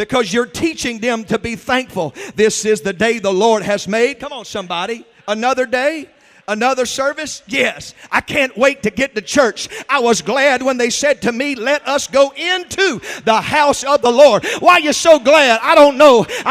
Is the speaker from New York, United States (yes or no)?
no; Georgia, United States; I'm from Georgia. We had about 50 or 60 in the church on a good Sunday.